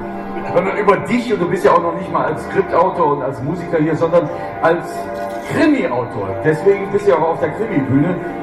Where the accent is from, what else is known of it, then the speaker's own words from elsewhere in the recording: Germany; ich komme aus der Eifel, ich kann also so ein bisschen nachvollziehen